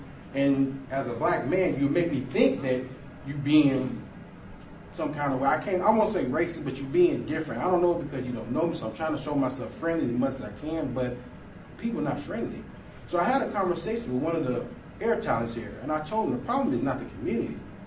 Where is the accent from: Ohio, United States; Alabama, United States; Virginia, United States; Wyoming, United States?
Ohio, United States; Cleveland; now in Houston, United States; I'm from Cleveland, Ohio, and I just recently moved to Houston.